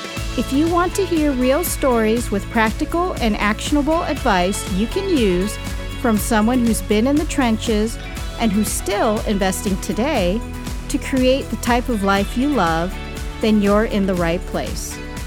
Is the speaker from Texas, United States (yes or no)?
no; California, United States; Basically, I grew up in Orange County, California.